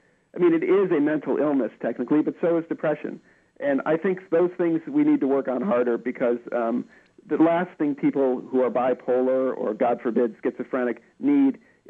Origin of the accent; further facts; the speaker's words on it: Midwest, United States; now in Los Angeles, United States; I live out here in Los Angeles where everybody's, you know, pretty touchy-feely. But I come from the Midwest where everyone's a little less likely to talk about things